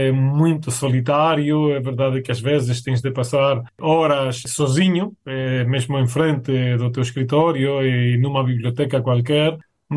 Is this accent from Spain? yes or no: yes; Toledo, Castilla-La Mancha, Spain; Portuguese is a second language; E é verdade que, como diziam, sendo espanhol, sendo toledano, é sempre mais complicado.